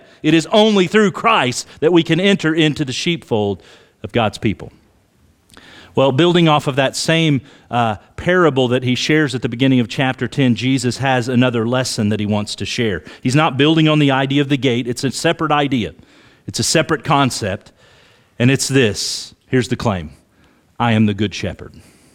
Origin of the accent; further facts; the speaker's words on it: Oklahoma, United States; I grew up in Oklahoma. We didn't have sheep there back then. A lot of cattle, been around a lot of cattle.